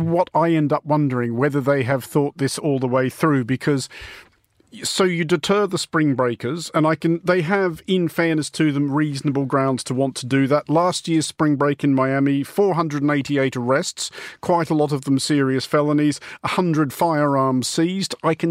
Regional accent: Australia; I'm Australian

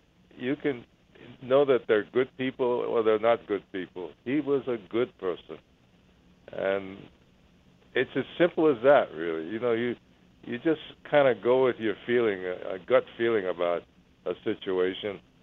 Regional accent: New York City, New York, United States; now in California, United States; I'm from New York City. And I did a lot of stage work in New York City

